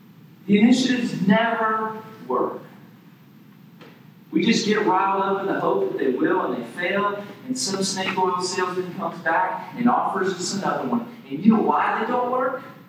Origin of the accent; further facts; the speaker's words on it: Nashville, Tennessee, United States; I remember growing up in Nashville.